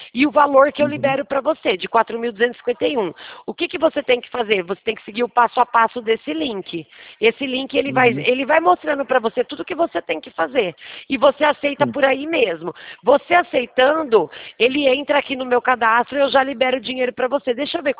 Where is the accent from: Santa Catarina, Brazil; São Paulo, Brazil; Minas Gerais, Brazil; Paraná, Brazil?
São Paulo, Brazil; Rio Claro; Não, eu sou de Rio Claro